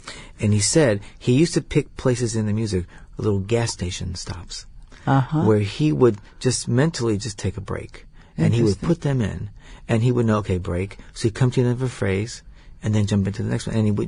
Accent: New York City, New York, United States; I am from New York City, that's right.

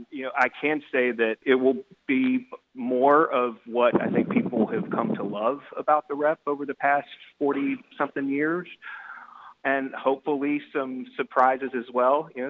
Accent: Little Rock, Arkansas, United States; This is my hometown. I grew up in Little Rock.

